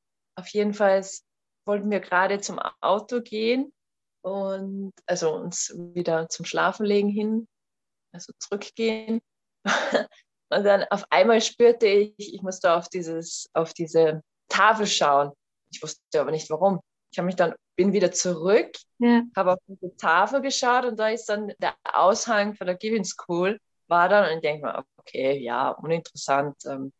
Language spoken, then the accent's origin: German; Austria; komme aus Österreich, bin 33 Jahre